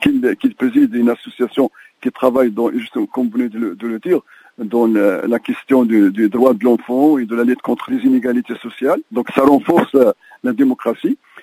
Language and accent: French; Morocco; il y a un débat chez nous au Maroc actuellement